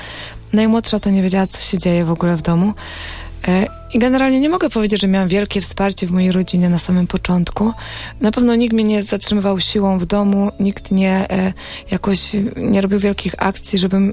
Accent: Zubrzyca Górna, Lesser Poland, Poland; Ja wychowywałam się w rodzinie wierzącej. Jestem z Zubrzycy Górnej, to jest taka miejscowość pod samą Babią Górą, gdzie generalnie do kościoła się chodzi, wszyscy są praktykujący

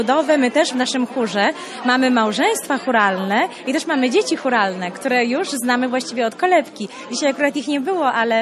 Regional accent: Warsaw, Masovian Voivodeship, Poland; jestem warszawianką, urodzona w Warszawie

